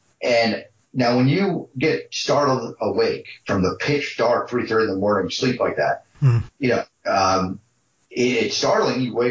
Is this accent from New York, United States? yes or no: yes; Long Island, New York, United States; I grew up on Long Island, but my father, you know, since I was a child, had a weekend place way upstate New York